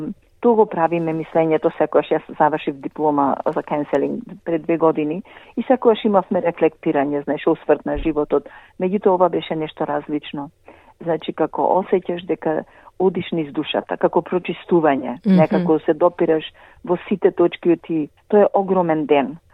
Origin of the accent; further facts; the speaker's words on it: Pelagonia, North Macedonia; Јас сум родена во Битолско село и кога се наоѓа на Ритче и се гледа цела Пелагонија.